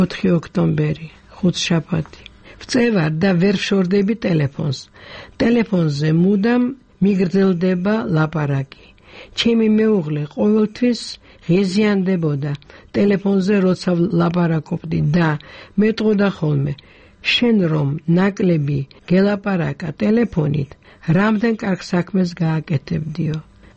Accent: Batumi, Adjara, Georgia; მთელი ჩემი ბავშვობა ბათუმში გავატარე. ბათუმი და გაგრა ჩემი უსაყვარლესი ადგილები იყო ყოველთვის.

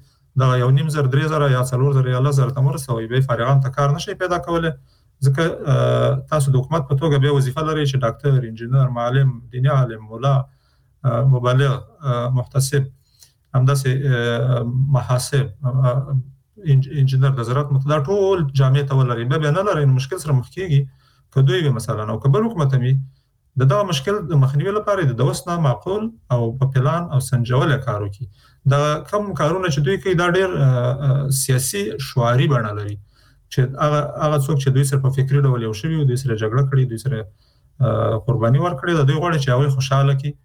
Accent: Afghanistan; نو چون موږ د افغانستان خلک یو د افغانستان په هر فرد

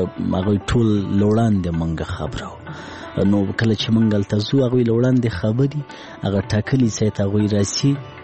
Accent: Laghman, Afghanistan; born or raised there

